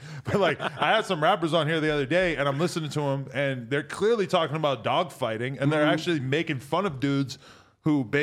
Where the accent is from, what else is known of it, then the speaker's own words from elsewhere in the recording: New Hampshire, United States; But I mean, I kind of similar to an extent growing up in New Hampshire